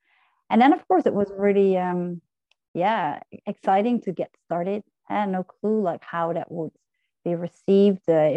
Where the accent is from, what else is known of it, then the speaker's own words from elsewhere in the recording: Netherlands; I'm from the Netherlands.